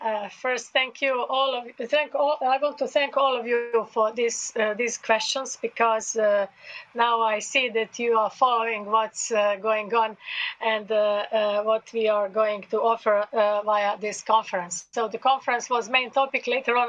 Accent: Dubrovnik, Dubrovnik-Neretva County, Croatia; English is a second language; start from Dubrovnik, from my hometown, because at that time Croatia was had the presidency of European Union

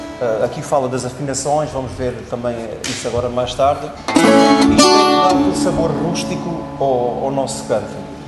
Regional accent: Alentejo, Portugal; coube-me essa responsabilidade como alentejano

